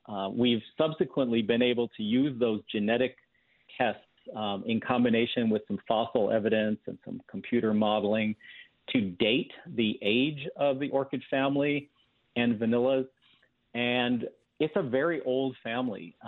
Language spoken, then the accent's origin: English; Michigan, United States; I grew up in Michigan, and my family, like a lot of Wisconsin families, would go up north every spring to pick morel mushrooms on our property at our hunting cabin up north.